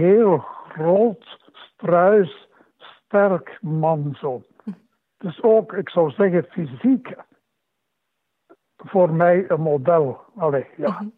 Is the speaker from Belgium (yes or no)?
yes; Poperinge, Flanders, Belgium; als kind was ik misdienaar in Poperingen. Wij woonden 4-5 kilometer van de kerk.